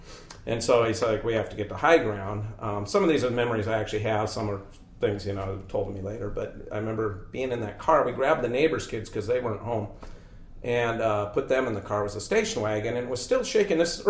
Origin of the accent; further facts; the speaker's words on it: Cordova, Alaska, United States; I was born in Cordova in 1960, and the earthquake was in 64. Cordova was, I believe, the closest town to the epicenter of the earthquake that there was in Alaska, anyway.